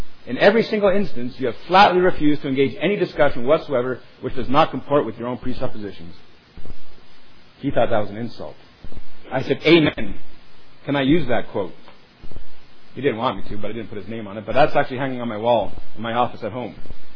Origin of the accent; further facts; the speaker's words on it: Ontario, Canada; I'm from Ontario, Canada. That's about, I live in Dorchester, that's about 2 hours straight east of Detroit.